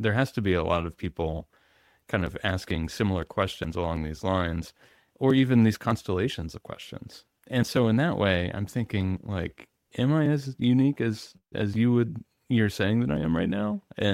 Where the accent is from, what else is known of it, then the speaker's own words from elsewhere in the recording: Midwest, United States; I grew up in the Midwest.